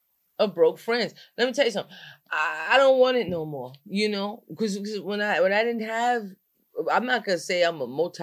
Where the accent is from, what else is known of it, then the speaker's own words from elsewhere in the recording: New Jersey, United States; You know, I'm from Bergen County. So I start hanging out in Newark and everybody's so real.